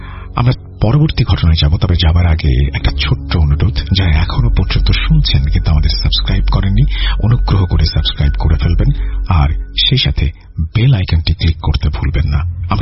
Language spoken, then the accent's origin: Bangla; Daragaon, Sylhet Division, Bangladesh; now in France; আমার বাড়ি সিলেটের হবিগঞ্জ জেলার দাঁড়াগাঁও গ্রামে, বর্তমানে আমি ফ্রান্সের নাগরিক, ঈদের জন্য পরিবার নিয়ে বাংলাদেশে বেড়াতে এসেছি।